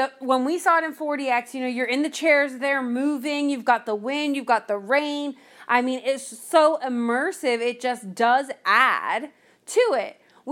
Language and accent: English; Oklahoma, United States; But growing up in Oklahoma is fucking wild.